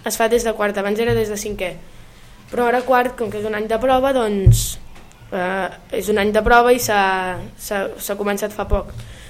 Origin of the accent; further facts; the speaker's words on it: Viladecavalls, Catalonia, Spain; De Viladecavalls.